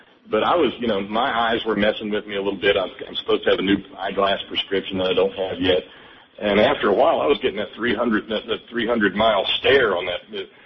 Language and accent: English; Alabama, United States; You know, when I was a kid growing up in Alabama, a half an inch of snow falls on the ground